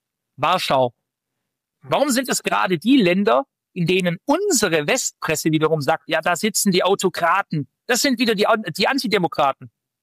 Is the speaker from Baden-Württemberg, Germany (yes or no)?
yes; Stuttgart, Baden-Württemberg, Germany; Ich komme ja eigentlich aus Stuttgart. Ich bin Schwabe.